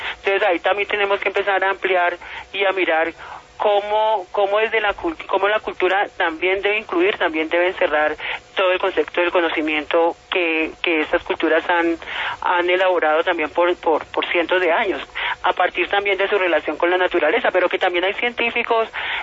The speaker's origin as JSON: {"language": "Spanish", "town": "Cali", "region": "Valle del Cauca", "country": "Colombia", "said": "yo soy una mujer caleña, trabajo acá en el IED Altamira Suroriental, localidad cuarta"}